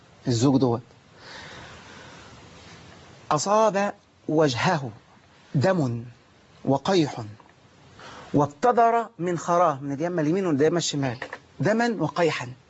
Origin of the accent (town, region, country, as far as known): Egypt